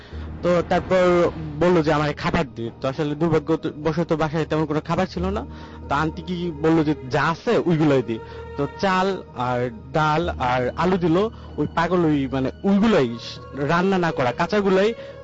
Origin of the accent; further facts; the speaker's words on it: Gazipur, Dhaka Division, Bangladesh; গাজীপুর থেকে আসছি।